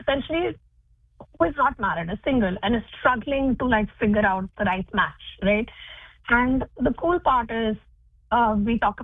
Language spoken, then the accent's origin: English; Goa, India; born there; English is a second language; I was born in Goa, actually. That's where my mom is from. So I'm half Goan. I speak Konkani and Marathi and Hindi. So I speak three languages. I grew up speaking three languages. And then, of course, English.